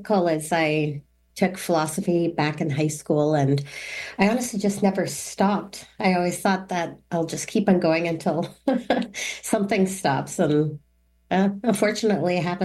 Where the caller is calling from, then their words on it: Halifax, Nova Scotia, Canada; I'm joining from Halifax, Nova Scotia, in the Mi'kma'ki and the traditional unceded territory of the Mi'kmaq people.